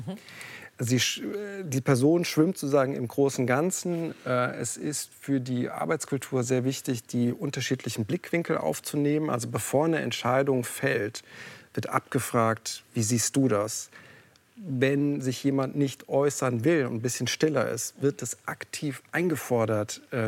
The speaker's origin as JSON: {"language": "German", "region": "Northern Germany", "country": "Germany", "said": "kennen wir als Norddeutsche auch, es gibt kein schlechtes Wetter, nur schlechte Kleidung."}